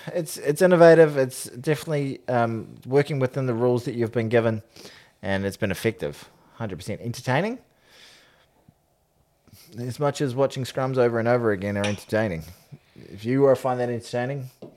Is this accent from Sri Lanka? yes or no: no; New Zealand; I'm a New Zealander